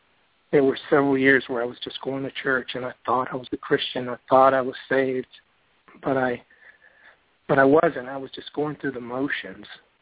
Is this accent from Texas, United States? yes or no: yes; Pearland, Texas, United States; now in Friendswood, United States; I'm a family guy who lives here in Friendswood, and I'm originally from Pearland.